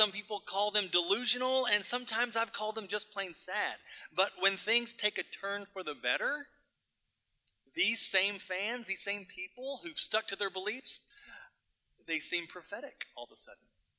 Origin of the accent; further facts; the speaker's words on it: Arlington, Texas, United States; now in Houston, United States; I grew up in Arlington. And even though I moved to Houston, I love the Texans.